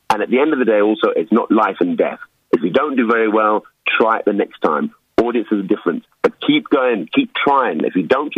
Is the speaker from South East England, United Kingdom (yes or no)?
no; London, United Kingdom; my experiences are of a black man growing up in London.